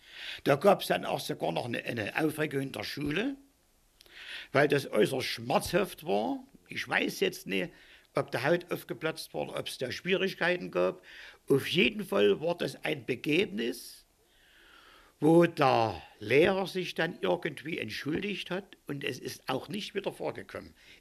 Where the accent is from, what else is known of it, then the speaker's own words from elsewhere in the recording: Breunsdorf, Saxony, Germany; now in Limbach-Oberfrohna, Germany; Ich wohne jetzt in Limpe-Oberfrohna, bin gebürtiger Breunsdorfer und bin mit Heiner Müller in die Schule gegangen. Das heißt, wir haben 1935 das erste Schuljahr begonnen